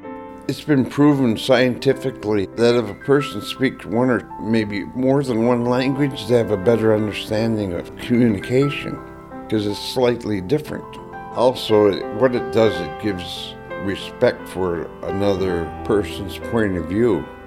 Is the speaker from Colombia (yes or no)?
no; Nome, Alaska, United States; born there